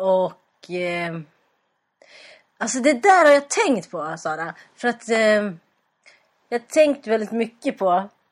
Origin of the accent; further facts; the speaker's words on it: Thailand; accent: Thai; Swedish is a second language; Och jag pratar ju thai.